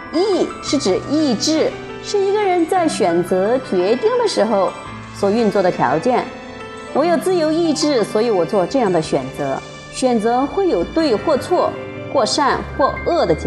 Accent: China; 家庭在我们中国人来说，是一份源远流长的被中国传统所一向肯定的东西。

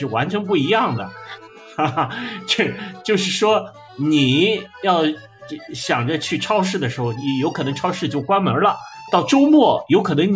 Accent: China; now in Paris, France; 我相信作为一个中国人来说，到任何一个国家，中国人最大特色就是适应

